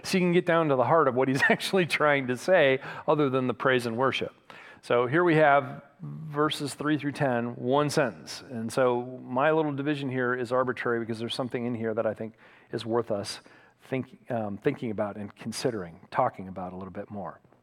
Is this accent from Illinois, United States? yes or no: no; Michigan, United States; Now, where I grew up in Michigan, we had a lot of oak trees and they grew very, very slowly.